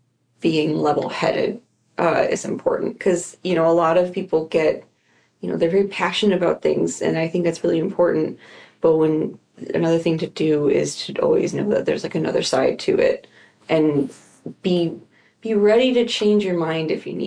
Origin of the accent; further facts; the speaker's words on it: Wisconsin, United States; Well, I'm white, so I, but I am from Wisconsin, so there's a little bit of a cultural difference when you come from Wisconsin to here.